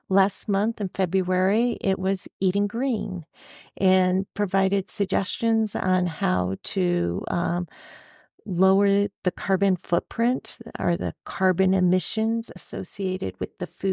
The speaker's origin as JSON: {"language": "English", "town": "South Bend", "region": "Indiana", "country": "United States", "tie": "born or raised there", "also_born_or_lived": "California", "said": "I grew up in South Bend, Indiana, and have spent most of my life in Indiana. I did live in California on and off for 8 years as well."}